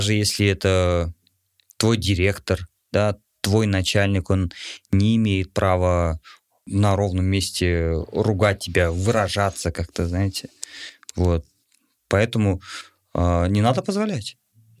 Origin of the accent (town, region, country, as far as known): Kazakhstan